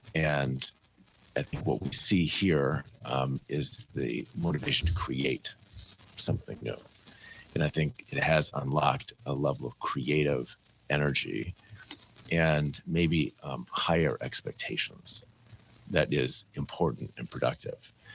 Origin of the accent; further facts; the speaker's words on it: Minnesota, United States; I find when I'm abroad, I'm an American. Mm-hmm. I'm not Minnesotan.